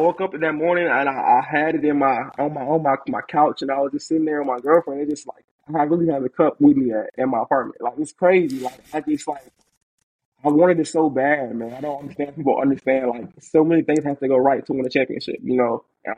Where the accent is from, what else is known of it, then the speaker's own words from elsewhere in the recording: Virginia, United States; now in Dallas, United States; I'm spending in Dallas, but I'm from Virginia, so a lot of my family can come to the games now.